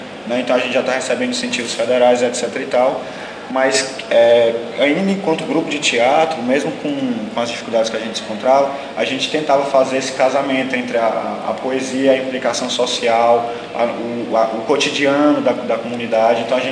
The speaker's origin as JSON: {"language": "Portuguese", "town": "Arneiroz", "region": "Ceará", "country": "Brazil", "tie": "born or raised there", "also_born_or_lived": "Fortaleza", "said": "eu sou nascido em Fortaleza, mas eu fui criado numa cidade no interior chamada Arneiroz, que é uma cidade de 7 mil habitantes, fica no sertão central do Ceará."}